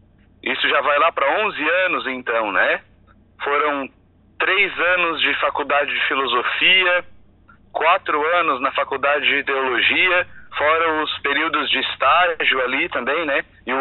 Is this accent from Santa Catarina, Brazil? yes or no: yes; Santa Rosa do Sul, Santa Catarina, Brazil; Isso, sou natural de Santa Rosa, nascido aqui e criado aqui também.